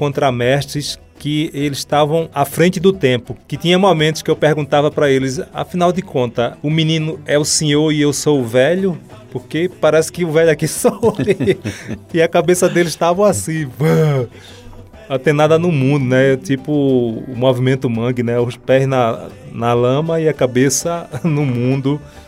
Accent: Recife, Pernambuco, Brazil; Veja, de onde eu vim, Casa Amarela é um celeiro cultural e musical muito forte nas tradições, né? Lá em Recife.

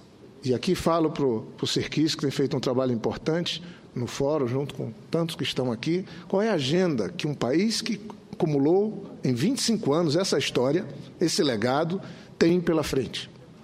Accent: Acre, Brazil; Eu venho do Acre, tenho uma relação de amizade com esses povos.

